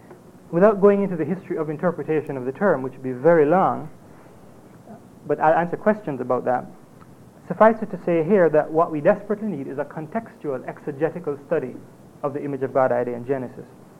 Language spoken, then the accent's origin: English; Jamaica; accent: Jamaican; also born or lived in Canada / United States; If you have trouble following my accent, I'm a Jamaican. I've been socialized, and my accent has been changed slightly over about 9 years of living in Canada and the States, but it's still there.